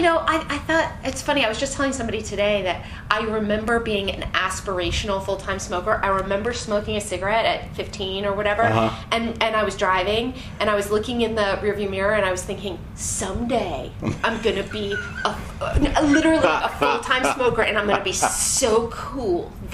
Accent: San Francisco, California, United States; I was not from a small town. I was from San Francisco.

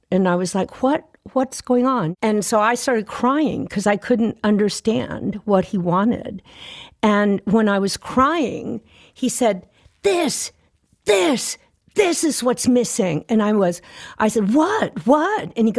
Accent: Fort Worth, Texas, United States; And T-Bone and I grew up together in Fort Worth, and he made the first recording of my voice when we were both like 17.

